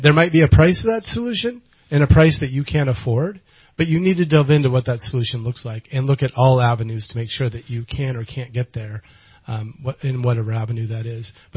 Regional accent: Oregon, United States; I grew up in Eastern Oregon. Ended up going to college in North Dakota, and then went into Marine Corps reserves first of all

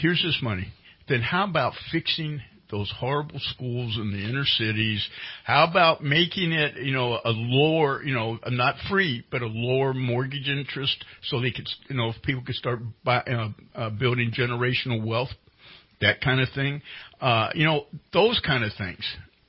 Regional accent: the South, United States; I've got stories like that from growing up in the South. I mean, I went to a segregated high school.

